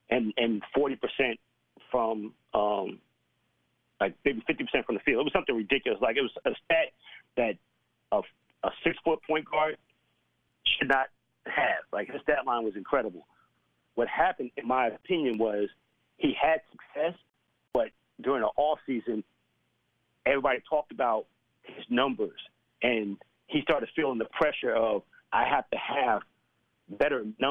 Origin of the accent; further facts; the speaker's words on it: New York, United States; First and foremost, I'm from New York. I've lived in D.C., live in Atlanta, coached at Memphis.